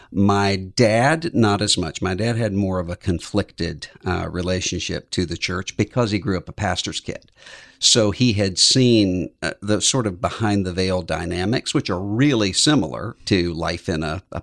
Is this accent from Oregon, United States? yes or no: no; Biloxi, Mississippi, United States; Yes, I grew up in Biloxi, Mississippi, and all of my family was there. And which is, Biloxi is, when people think Mississippi, they think of Tupelo. This is more New Orleans. It's right over the state line from New Orleans.